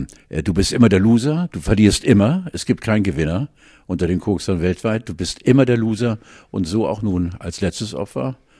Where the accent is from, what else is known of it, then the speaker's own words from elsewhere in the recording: Schleswig-Holstein, Germany; als Schleswig-Holsteiner in Hamburg.